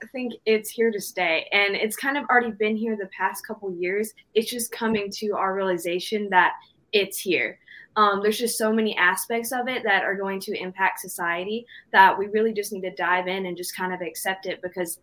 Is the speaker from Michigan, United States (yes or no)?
no; Sevierville, Tennessee, United States; now in South Carolina, United States; As you know, I'm from Sevierville, Tennessee, but I currently live in South Carolina.